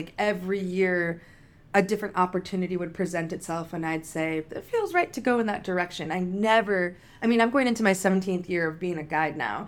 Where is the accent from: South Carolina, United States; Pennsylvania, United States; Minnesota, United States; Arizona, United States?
Minnesota, United States; Duluth; also born or lived in Ecuador / Hastings; My parents are from Duluth, Minnesota, and they adopted me from Ecuador when I was 3 months old. So I grew up in Duluth and in Hastings